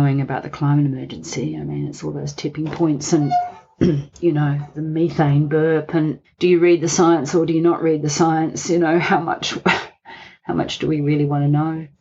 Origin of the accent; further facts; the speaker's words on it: Gosnells, Western Australia, Australia; And I was lucky I grew up in Gosnells. I grew up on the Ellis Brook, this beautiful little brook that runs with full of live things